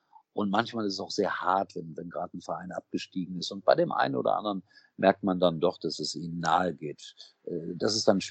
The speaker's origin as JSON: {"language": "German", "town": "Gelsenkirchen", "region": "North Rhine-Westphalia", "country": "Germany", "tie": "born or raised there", "said": "Guck mal, ich komme aus einer Stadt, ich bin in Schalke geboren. Das ist eine arme Stadt."}